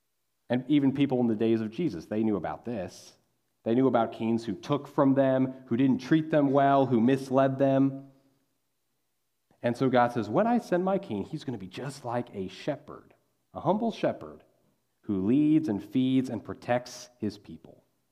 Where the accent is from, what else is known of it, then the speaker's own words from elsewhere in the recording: Kansas, United States; I grew up in Kansas. We're the capital of flyover country